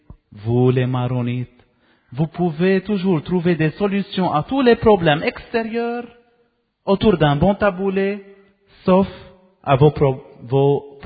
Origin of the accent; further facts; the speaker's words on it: Lebanon; French is a second language; je suis Libanais, Maronite